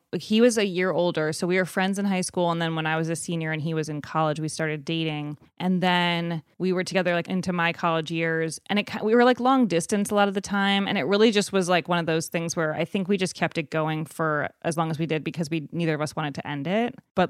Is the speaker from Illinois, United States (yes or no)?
yes; Evanston, Illinois, United States; in Evanston, which is right outside of Chicago, where Northwestern University is.